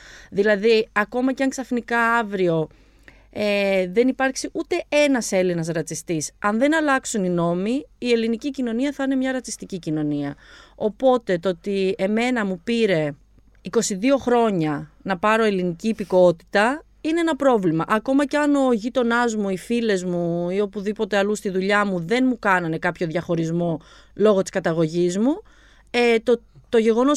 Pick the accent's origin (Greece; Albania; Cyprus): Albania; Είμαι από την Αλβανία, αν δεν το καταλάβατε.